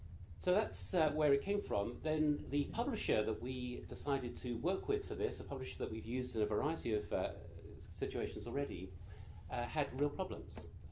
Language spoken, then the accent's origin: English; United Kingdom; I'm a British Anabaptist. And I have absolutely no Mennonite heritage.